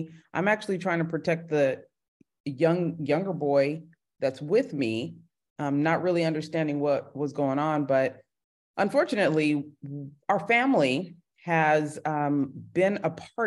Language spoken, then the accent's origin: English; California, United States; now in Los Angeles, United States; I always say from the Bay to LA. I'm from the Bay Area, born and raised.